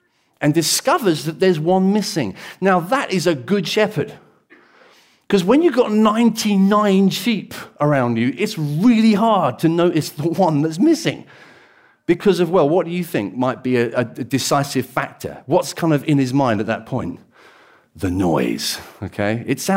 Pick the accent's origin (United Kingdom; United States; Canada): United Kingdom; Brighton, South East England; I was born and raised in Brighton.